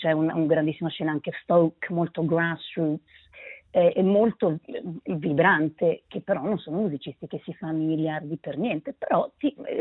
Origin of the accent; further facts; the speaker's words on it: Denmark; sono cresciuta in Danimarca ma ho fatto le scuole inglesi